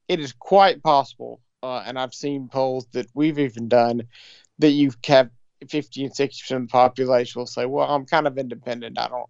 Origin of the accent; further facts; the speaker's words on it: South Carolina, United States; also born or lived in Georgia; I was born in Georgia, but grew up in South Carolina. All my politics from my early years were all in South Carolina.